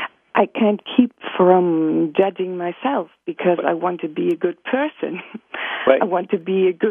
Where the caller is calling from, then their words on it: Hamburg, Germany; I'm calling in from Hamburg, Germany.